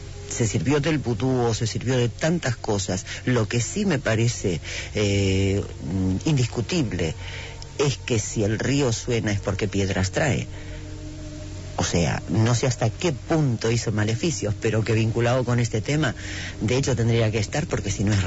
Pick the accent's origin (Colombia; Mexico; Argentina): Argentina; Soy argentina.